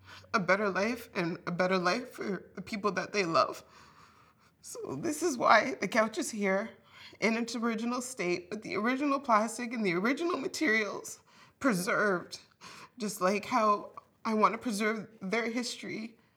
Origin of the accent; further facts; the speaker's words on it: Sudbury, Ontario, Canada; born there; I was born in Sudbury General Hospital. I'm the first grandchild born in Canada. I'm the first child born in a Canadian hospital.